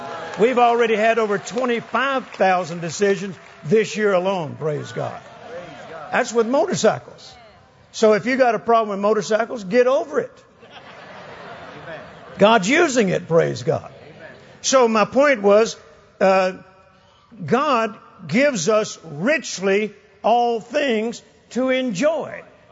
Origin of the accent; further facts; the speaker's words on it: Fort Worth, Texas, United States; "Now, where are you from?" I said, "Fort Worth, Texas."